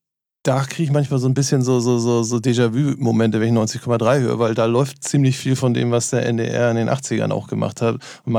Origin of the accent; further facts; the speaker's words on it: Norderstedt, Schleswig-Holstein, Germany; Nee, ich komme aus Norderstedt, das ist genau daneben.